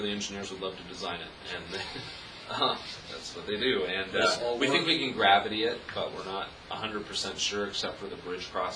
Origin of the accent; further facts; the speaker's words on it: Bellevue, Washington, United States; Sammamish Plateau was, and I grew up in Bellevue in Seattle, so I've been around a long time.